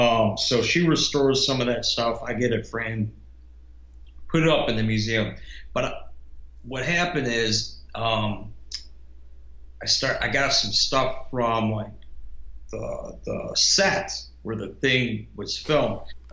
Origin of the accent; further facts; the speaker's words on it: Illinois, United States; I'm from Chicago area, so I got this property up there